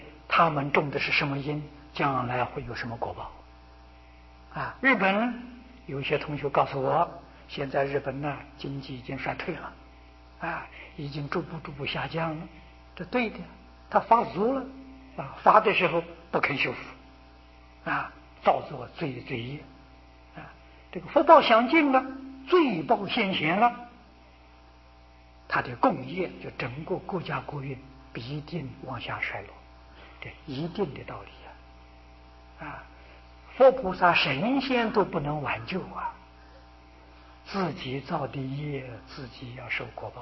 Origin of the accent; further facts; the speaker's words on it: Taiwan; 我们台湾今天这么样的富裕